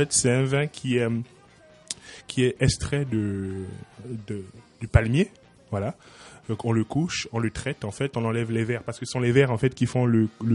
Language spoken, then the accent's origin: French; Gabon; Le Gabon, c'est mon pays d'origine, effectivement.